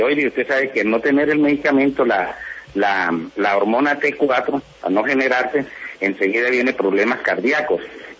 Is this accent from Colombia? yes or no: yes; Ocaña, Norte de Santander, Colombia; y más a mi tierra de Ocaña por toda la solidaridad